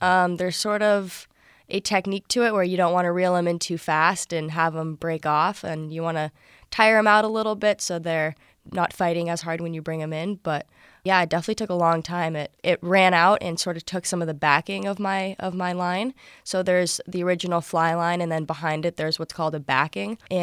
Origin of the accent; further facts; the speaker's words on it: Lake Tahoe, California, United States; I am actually from Lake Tahoe, California